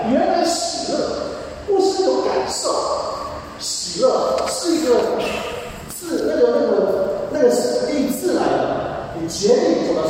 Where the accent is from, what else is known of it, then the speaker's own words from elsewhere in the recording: Hong Kong; 香港的状况啊，我是香港人，当然我比更多的人更同心。